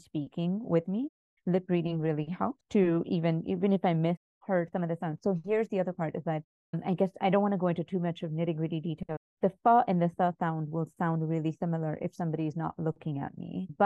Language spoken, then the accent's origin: English; India; growing up in India